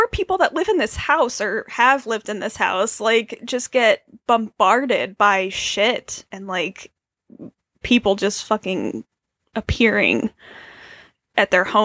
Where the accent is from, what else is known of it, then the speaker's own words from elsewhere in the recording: New York, United States; And we're from New York, so, mm-hmm. like, we're well aware.